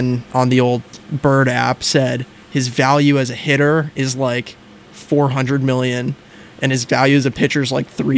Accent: United States; And honestly, I mean, we're both American.

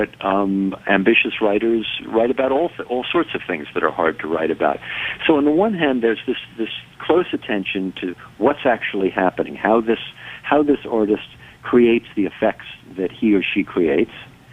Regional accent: New York City, New York, United States; I grew up in New York City, in relatively privileged circumstances. That is to say, my family was well-to-do.

